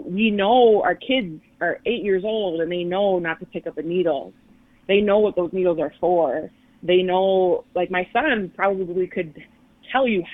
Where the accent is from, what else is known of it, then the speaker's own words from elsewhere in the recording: Turtle Mountain, North Dakota, United States; if I'm talking to another native person and I say I'm from Turtle Mountain, I don't usually say Turtle Mountain Band of Chippewa.